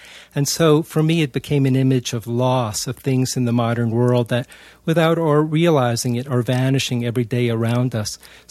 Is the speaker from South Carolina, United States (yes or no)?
no; New York City, New York, United States; I'm Chinese American. I grew up in New York City. My father and mother grew up in Beijing in China, and they came to America during the Japanese occupation, actually, in the late 1930s.